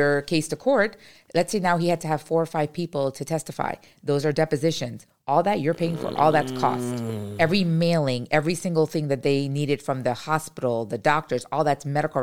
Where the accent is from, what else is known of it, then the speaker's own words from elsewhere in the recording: India; No, I'm Indian. So you were either supposed to get married at 15 or you were supposed to go to college.